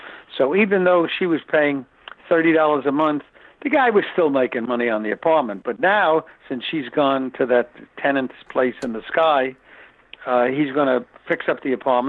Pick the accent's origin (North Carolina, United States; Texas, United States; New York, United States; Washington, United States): New York, United States; And I'm very proud to tell you, as a New Yorker, they weren't buying it.